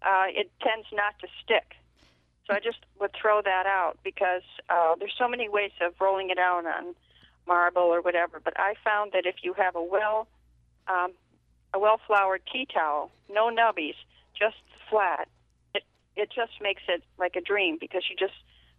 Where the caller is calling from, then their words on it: North Hero, Vermont, United States; North Hero, Vermont.